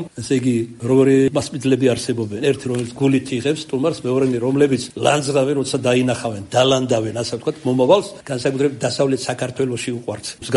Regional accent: Kartli, Georgia; რა ქართლელი ვარ თქვენ იმერული ისე არმეს მისმეთქი

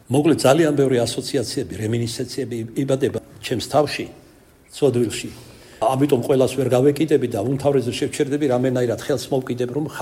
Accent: Kartli, Georgia; accent: Kartlian; ქართლურად გეტყვით, ქართლელი ვარ.

